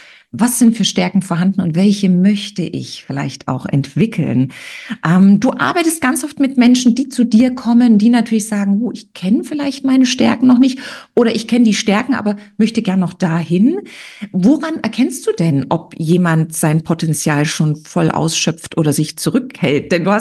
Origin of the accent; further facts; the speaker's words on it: East Germany, Germany; wir beide sind ja Wendekinder. Das heißt, wir stammen als Ostladies aus dem Osten.